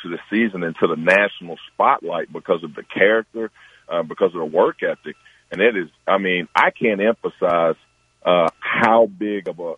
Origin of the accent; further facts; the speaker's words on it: Memphis, Tennessee, United States; my senior day happened to be my last bowl game there in Memphis, my hometown.